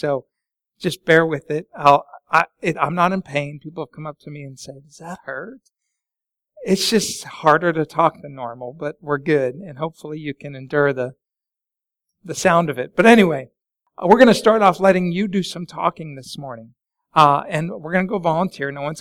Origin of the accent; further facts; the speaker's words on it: Denver, Colorado, United States; I grew up in Denver, and I loved having to look out the window